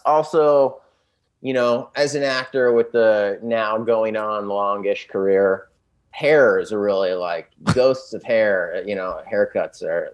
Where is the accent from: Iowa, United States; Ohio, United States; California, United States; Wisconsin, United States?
California, United States; San Diego; now in Los Angeles, United States; I'm from San Diego. I've lived in LA for 20 years. I'm definitely a beach bum now more than ever since high school.